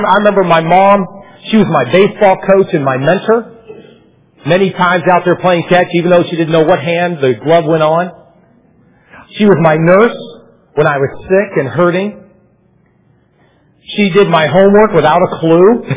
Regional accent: California, United States; I think about my mom. I think about growing up in California.

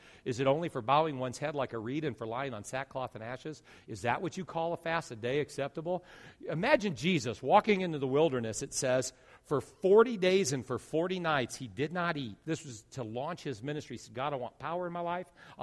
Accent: California, United States; also born or lived in South Dakota; South Dakota, 5 years, or where I was born and raised in California, 16 years.

